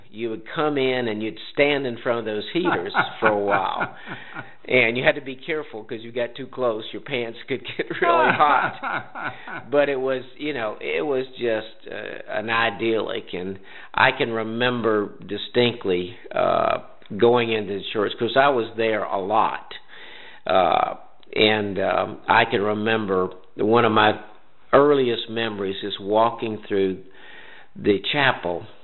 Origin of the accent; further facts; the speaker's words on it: Roswell, Georgia, United States; also born or lived in Louisville; I came as a baby. I was born in Louisville when Dad was in seminary. And his church, he got an opportunity, was asked to come to Roswell First Baptist. So we moved to 864 Mimosa Boulevard